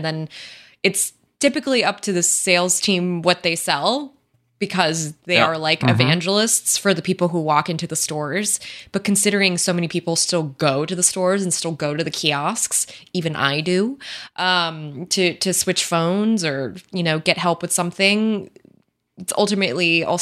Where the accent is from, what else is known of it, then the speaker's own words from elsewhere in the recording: United States; But also I'm American and I butcher everything, so.